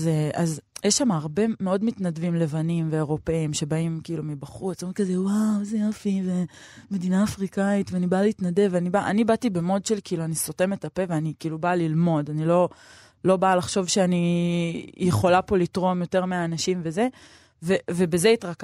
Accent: Neve Shalom, Jerusalem District, Israel; כבר הזכרת שגדלתי בנווה שלום, אז נווה שלום, אתה מכיר את נווה שלום?

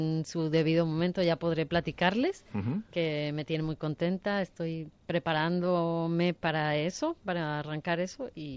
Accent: Mexico; quiénes somos las mujeres latinoamericanas y quiénes somos las mujeres mexicanas, y era algo que a mí no me interesaba mucho. Y preferí regresar a mi país

